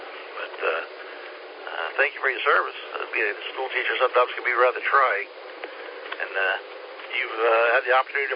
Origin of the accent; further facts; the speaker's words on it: Hendersonville, North Carolina, United States; when they find out I'm from Hendersonville